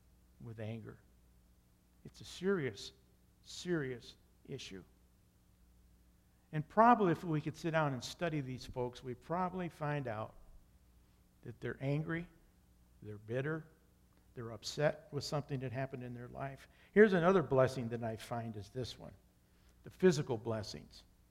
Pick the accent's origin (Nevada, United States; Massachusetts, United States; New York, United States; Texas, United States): New York, United States; I came from Western New York. Don't hold this against me. I'm a Yankee fan, sorry.